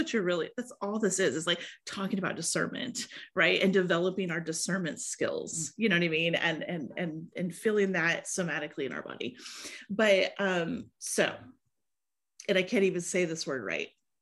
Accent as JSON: {"language": "English", "region": "Iowa", "country": "United States", "tie": "born or raised there", "said": "I was born and raised in Iowa."}